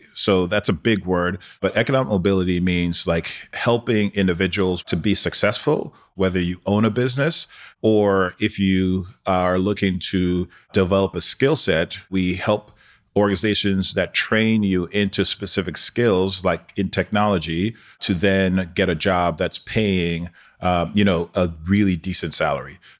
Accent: Brooklyn, New York, United States; people similar to myself growing up in Brooklyn to actually maximize their potential.

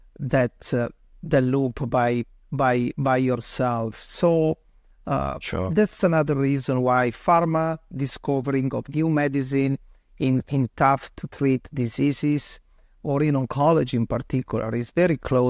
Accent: Milan, Lombardy, Italy; English is a second language; now in United States; Yeah, maybe you will understand soon from my accent. I'm from Italy, where I was born and grown up and did my studies, and I studied my professional career. Yeah, I'm from Milan, so north of Italy, and that's where I'm from.

